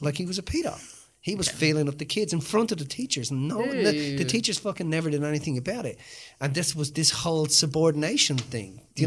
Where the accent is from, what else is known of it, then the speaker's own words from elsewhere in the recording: Ireland; I mean, I am fucking Irish, so I can say just say what I say.